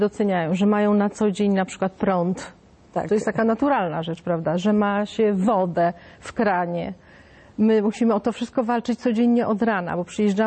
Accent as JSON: {"language": "Polish", "town": "Toruń", "region": "Kuyavian-Pomeranian Voivodeship", "country": "Poland", "tie": "born or raised there", "said": "zostawiam cię u babci w Toruniu, bo ja się urodziłam w Toruniu"}